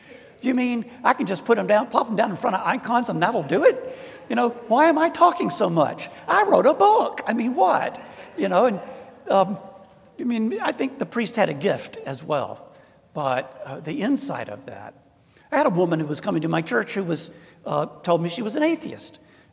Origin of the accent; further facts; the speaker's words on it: England, United Kingdom; I'm an Englishman, you know.